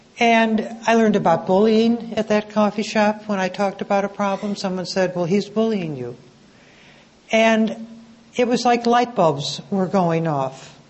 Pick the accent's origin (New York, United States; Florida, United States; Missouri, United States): New York, United States; I grew up in New York where we would have the dinner before the meeting in a coffee shop.